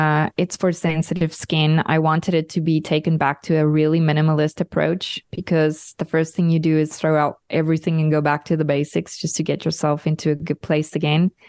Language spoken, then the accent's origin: English; South Africa; I'm a South African living in Europe.